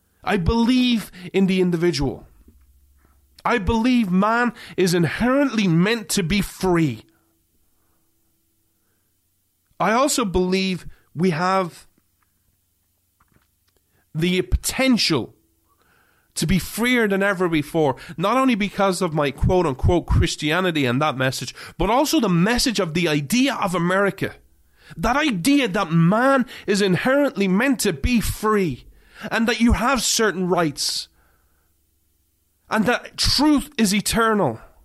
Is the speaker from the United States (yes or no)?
no; Ireland; born or raised there